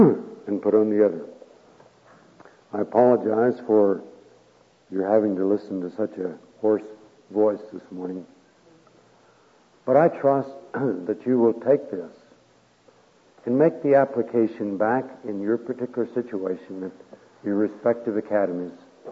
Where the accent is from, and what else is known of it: Texas, United States; born or raised there